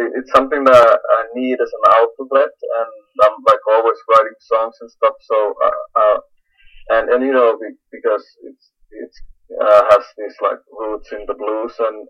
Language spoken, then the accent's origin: English; Finland; English is a second language; I come from Finland